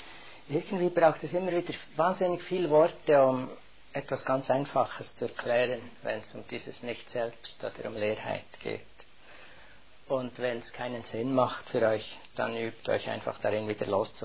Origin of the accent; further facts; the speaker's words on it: Switzerland; Nicht wie bei uns in der Schweiz, wo es ein großes Gebäude ist.